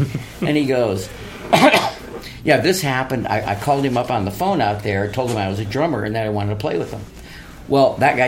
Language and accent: English; Toledo, Ohio, United States; And, you know, I'm coming from Toledo, Ohio to Boston. Boston's the big city, you know.